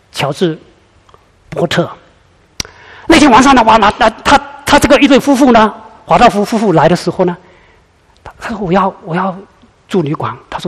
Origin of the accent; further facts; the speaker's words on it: China; 我们老家中国发生什么事情？